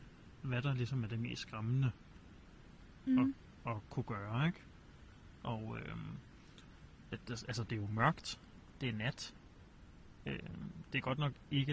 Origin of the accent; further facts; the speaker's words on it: Roskilde, Zealand, Denmark; Og jeg er vokset op i Roskilde omegnen.